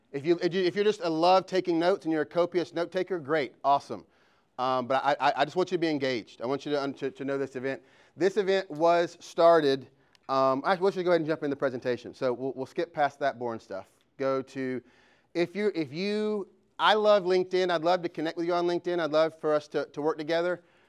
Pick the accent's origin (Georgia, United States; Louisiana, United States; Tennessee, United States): Georgia, United States; accent: South Georgia; That's not just my South Georgia accent. We are about 18 miles away from Florida on 75. So if you've ever gone to Orlando, you've probably driven through my hometown